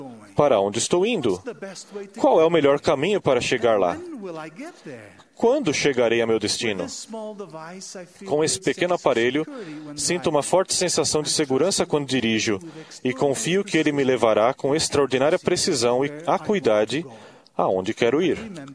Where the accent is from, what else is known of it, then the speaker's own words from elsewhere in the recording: Portugal; born there; No meu país natal, Portugal, por exemplo